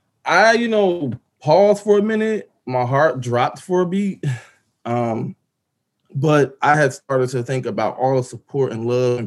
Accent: Trenton, New Jersey, United States; moved away as an adult; You know, I was 25. I'm from Trenton, New Jersey. And like, I was moving to Atlanta, and that was the first time I was going to be like moving away from everything that I've known for 25 years.

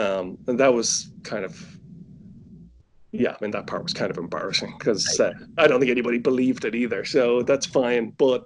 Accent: Ireland; now in Los Angeles, United States; I'm in Los Angeles, but I'm Irish.

